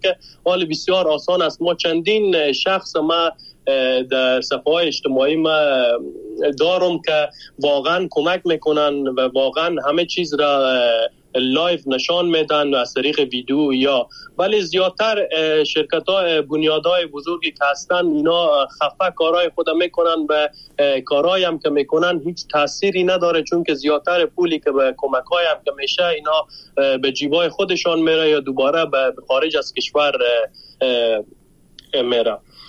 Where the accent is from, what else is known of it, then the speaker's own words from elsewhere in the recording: Afghanistan; همه ما افغان هستیم.